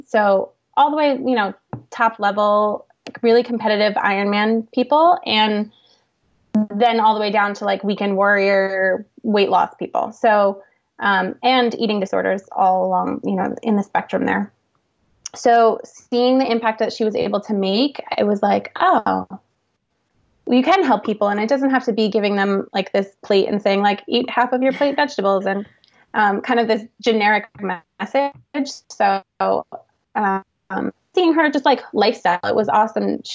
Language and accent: English; Poughkeepsie, New York, United States; I'm from Poughkeepsie, which is like 2 hours north of New York City.